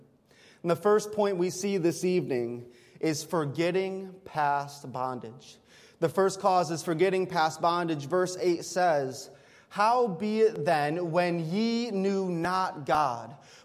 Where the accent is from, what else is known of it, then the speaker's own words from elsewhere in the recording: Ohio, United States; I'm from Ohio, where you go on the lake a lot, but there's no waves on Lake Erie like there's waves coming from the Pacific, okay?